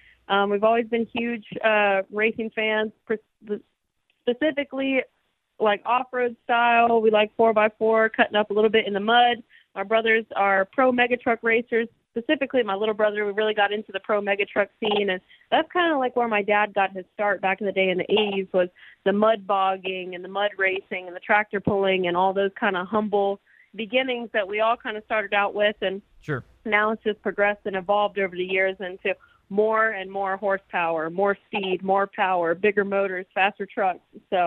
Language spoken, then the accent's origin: English; North Carolina, United States; I know that we're all from North Carolina, but every time we come to Florida, we always have a big support down there.